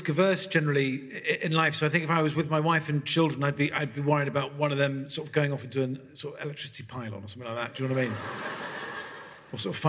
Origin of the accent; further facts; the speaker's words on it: Portsmouth, South East England, United Kingdom; So there was a lad at my school. I grew up in Portsmouth.